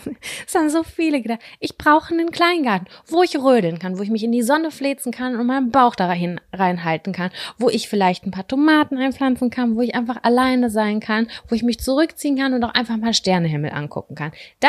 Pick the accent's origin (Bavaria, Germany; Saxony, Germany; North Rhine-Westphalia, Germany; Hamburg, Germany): North Rhine-Westphalia, Germany; Lübbecke; wir sind in Lübbecke groß geworden, ich bin Großteil auch in Nettelstedt groß geworden. Ja. Ne? Ich habe viele Jahre in Nettelstedt gelebt.